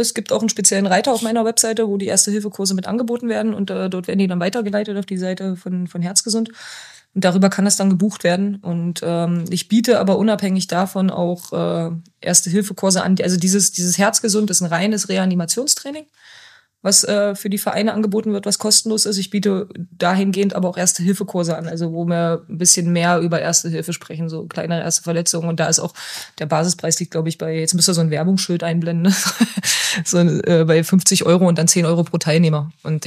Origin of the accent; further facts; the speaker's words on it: Cologne, North Rhine-Westphalia, Germany; born there; ich bin als gebürtiger Kölner natürlich FC-Fan.